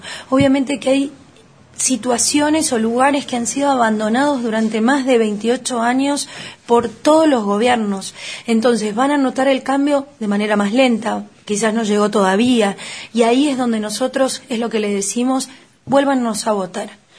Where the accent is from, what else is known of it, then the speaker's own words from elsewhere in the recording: Bahía Blanca, Buenos Aires Province, Argentina; Yo soy de Bahía Blanca, imagínate